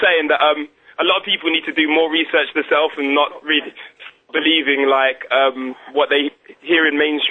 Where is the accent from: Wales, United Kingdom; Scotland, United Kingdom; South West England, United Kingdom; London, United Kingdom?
London, United Kingdom; from London. I'm really enjoying the show.